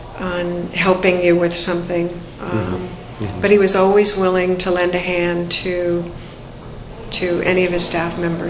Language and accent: English; Pacific Northwest, United States; I was 21. I was darn shy. I came from the Pacific Northwest.